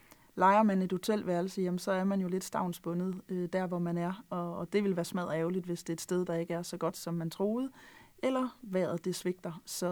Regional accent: Jutland, Denmark; Hvis der er noget, jeg er, så er jeg dansker. Men jeg er også jyde, og jeg er også sjællander, fordi nu bor jeg på Sjælland, jeg er opvokset i Jylland.

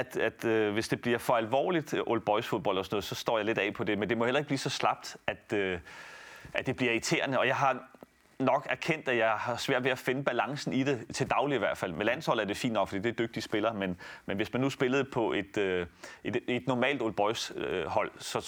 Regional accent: Italy; siden jeg kan huske, at jeg voksede op i Italien, kan man sige

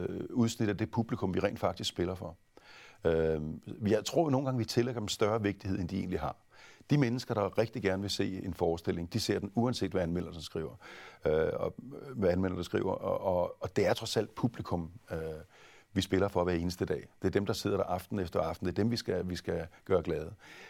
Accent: Kolding, Region of Southern Denmark, Denmark; Tænk nu, hvis jeg tager til en af de danske skuespillerskoler og ikke kommer ind, så vil de sige hjemme i Kolding, så var du ikke så god alligevel.

